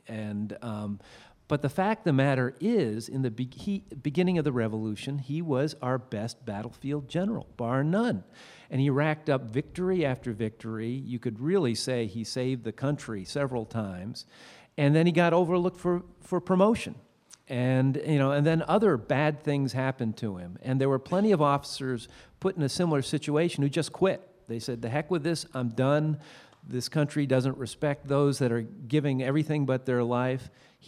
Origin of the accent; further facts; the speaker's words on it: Vermont, United States; And then my dad taught in UVM before that, so I grew up also in the Lake Champlain area.